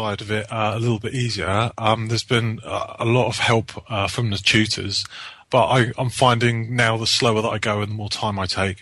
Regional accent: Brighton, South East England, United Kingdom; I'm currently studying a level 2 MVQ in plumbing, and I come from Brighton in the south of England.

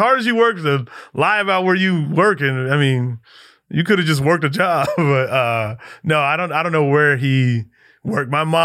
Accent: Mesa, Arizona, United States; You know, I mean, we grew up in a poor area in Mesa, Arizona.

